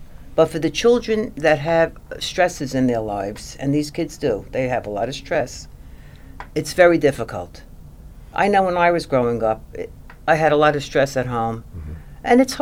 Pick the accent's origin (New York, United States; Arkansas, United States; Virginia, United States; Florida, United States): New York, United States; Brooklyn; Brooklyn, New York.